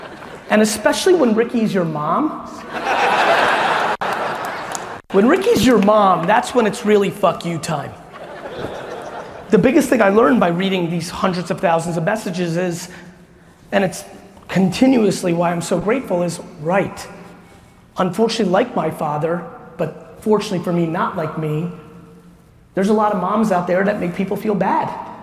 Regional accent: New Jersey, United States; You see the bravado in the way I communicate, that's fucking Jersey. Right. I can't help that I'm from Jersey. That's Jersey. That's where I get that from.

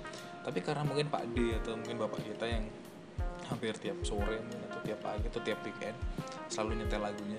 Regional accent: Semarang, Central Java, Indonesia; moved away; setelah saya cabut dari kampung saya di Semarang, entah kenapa lagu-lagu itu tuh mengingatkan saya pada kampung halaman gitu loh, yang itu udah masa-masa kecil

